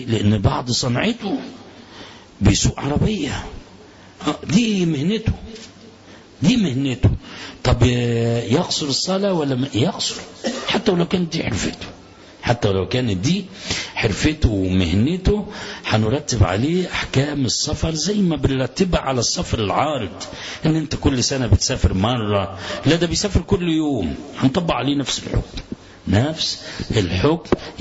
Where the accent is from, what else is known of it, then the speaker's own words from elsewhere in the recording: Alexandria, Alexandria Governorate, Egypt; وبعدين جيت بلدي إسكندرية أصلي الظهر